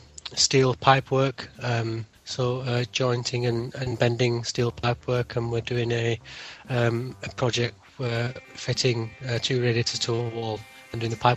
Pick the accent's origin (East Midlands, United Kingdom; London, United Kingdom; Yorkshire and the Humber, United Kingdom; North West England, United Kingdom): East Midlands, United Kingdom; Nottingham; I'm from Nottingham